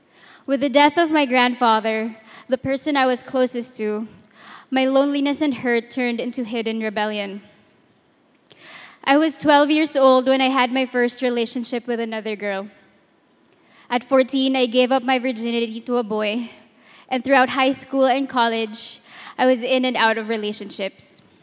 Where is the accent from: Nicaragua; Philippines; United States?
Philippines; Manila, Metro Manila; I am an only child born and raised in Tondo, Manila.